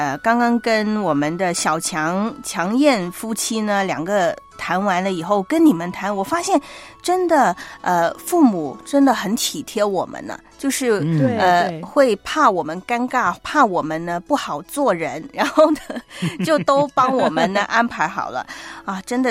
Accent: Guangdong, China; 我们广东人呢，这个过年呢一定要喝汤嘛，其实平常都喝很多汤的。

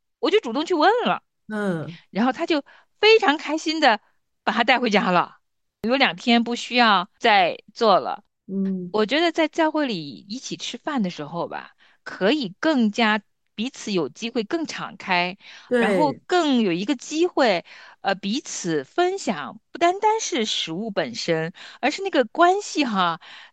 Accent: South Korea; Chinese is a second language; 我们韩国人的为主的韩餐，那就不一样了

